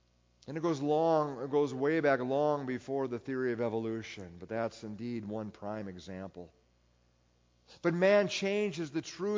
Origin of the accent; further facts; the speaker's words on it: Iowa, United States; I remember as a child in my hometown in Northwest Iowa